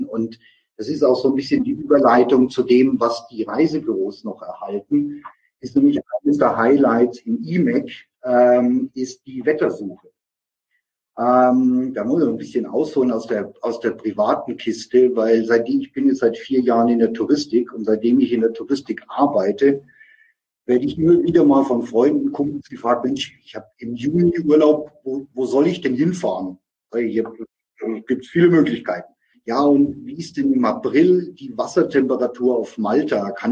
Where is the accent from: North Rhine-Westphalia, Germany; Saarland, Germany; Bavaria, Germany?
Bavaria, Germany; Nuremberg; aus meiner Heimatstadt Nürnberg-Fürth